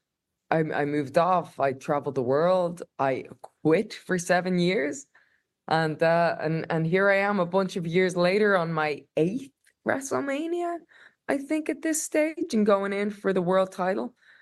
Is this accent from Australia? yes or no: no; Ireland; I think there's that thing of like being Irish and, you know, feeling that oppression, you know, we still have that chip on our shoulder from the British